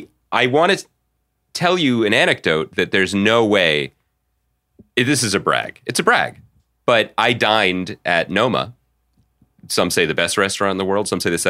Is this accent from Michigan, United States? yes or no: no; Philadelphia, Pennsylvania, United States; But I'm a huge fan of the pod and I'm from Philly.